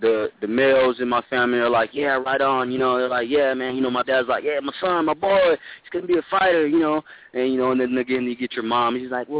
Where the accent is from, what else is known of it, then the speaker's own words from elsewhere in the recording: Tacoma, Washington, United States; My record is for now 0-0. I'm fighting for out of Team Evolution MMA. And yeah, I'm from Tacoma, Washington, born and raised.